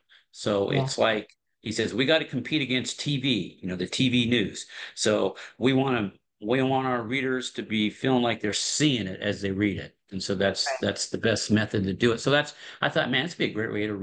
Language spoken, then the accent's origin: English; Sheridan, Wyoming, United States; moved away as an adult; now in Lancaster, United States; Well, I live in Lancaster, Pennsylvania with my wife, Cheryl, and we've been here since 1996. I grew up in Sheridan, Wyoming, and I went to college, University of Wyoming.